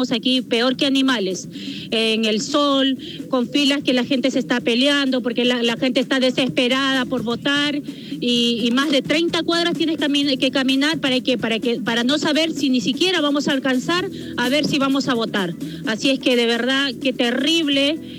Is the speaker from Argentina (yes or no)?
no; Peru; now in Chile; Yo soy peruana aquí en Chile